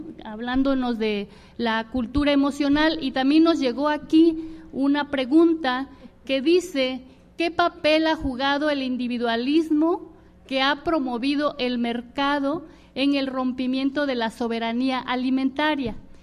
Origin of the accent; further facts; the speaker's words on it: Mexico; Como si los rasgos nuestros como mexicanos y mexicanas no fueran bellos